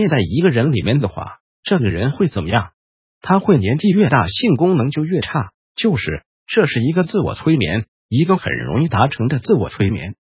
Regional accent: Taiwan; 我觉得我们台湾人好喜欢把自己的情绪的责任推卸给别人对不对？

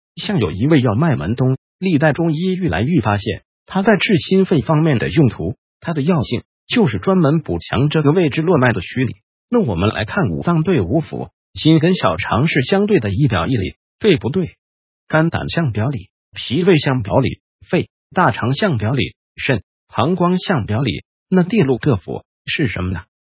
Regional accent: China; 但是胞胎在我们中国人的归类跟计算里面

